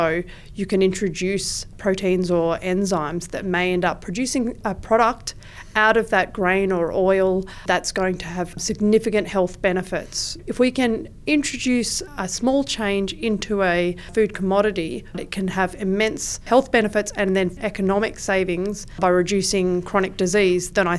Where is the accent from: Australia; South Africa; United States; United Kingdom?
Australia; I'm Australian